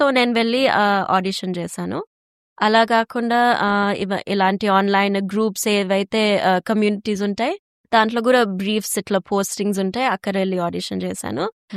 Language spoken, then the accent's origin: Telugu; Australia; also born or lived in New Zealand; నేను న్యూజిలాండ్ లో పుట్టాను బట్ ఆస్ట్రేలియాకి వచ్చింది 2 ఇయర్స్ ఉన్నప్పుడు. సో యా, అది ఆస్ట్రేలియన్ న్యూజిలాండ్ బ్యాక్గ్రౌండ్ ఉండేది. అండ్ పేరెంట్స్ అయితే హైదరాబాద్ నుంచి, సో వాళ్ళ బ్యాక్గ్రౌండ్ ఇక నాకు అన్ని మిక్స్ అయిపోయింది.